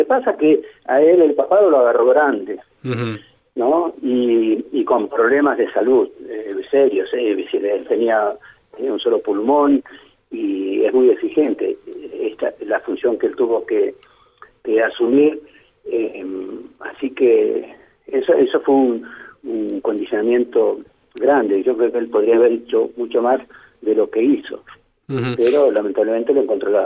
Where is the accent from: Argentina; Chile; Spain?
Argentina; un poco triste como tantos argentinos